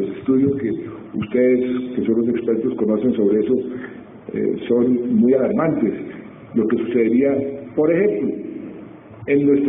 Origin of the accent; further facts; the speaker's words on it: Colombia; por nuestros propios intereses como colombianos